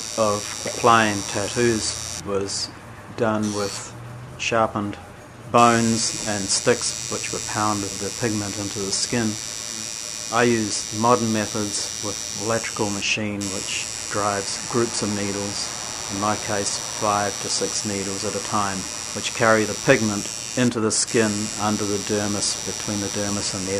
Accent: New Zealand; I'm an immigrant from New Zealand.

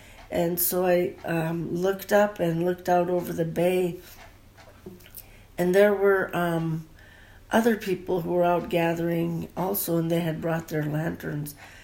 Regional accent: Port Graham, Alaska, United States; now in Valdez, United States; I am from Port Graham originally. I was born and raised, but I'm currently living in Valdez.

